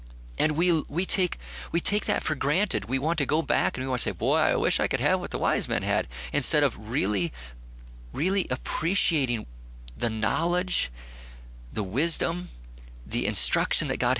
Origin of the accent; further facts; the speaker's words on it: Valentine, Nebraska, United States; it's not like they go out to Valentine, my hometown. It's one of the darkest places on the right in the middle of the United States.